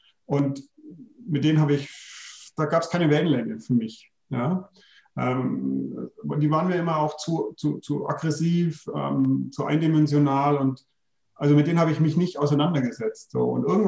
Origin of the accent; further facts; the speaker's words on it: Bavaria, Germany; ich komme ja aus der Region von München und war immer am Starnberger See paddeln.